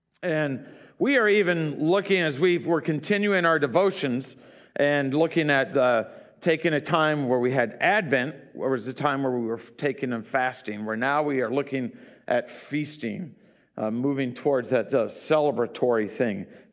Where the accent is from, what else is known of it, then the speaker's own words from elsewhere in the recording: New Orleans, Louisiana, United States; You know, I grew up in New Orleans, and down in New Orleans, everyone knows about Mardi Gras.